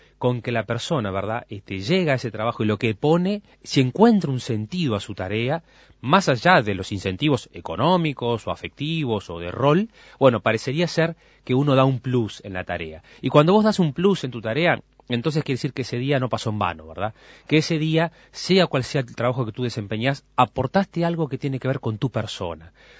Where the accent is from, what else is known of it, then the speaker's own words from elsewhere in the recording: Uruguay; vos sos uruguayo, ¿de qué palabra me estás hablando? Porque parecería que si somos uruguayos, entonces, por genética, nos viene el pesimismo, ¿no?